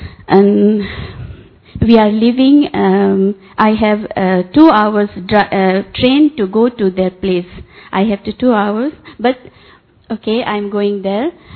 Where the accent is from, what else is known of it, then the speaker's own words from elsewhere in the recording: Nepal; English is a second language; now in Belgium; I come from Belgium, but I'm Nepali.